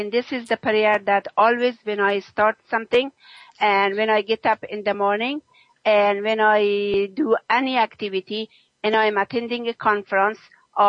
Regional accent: Afghanistan; English is a second language; in the time that I was born in Afghanistan, at the time that I really grew up in Afghanistan as a young lady, as a small kid

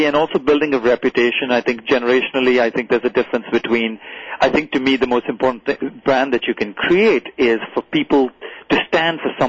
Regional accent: India; originally, as you pointed out, we are from India

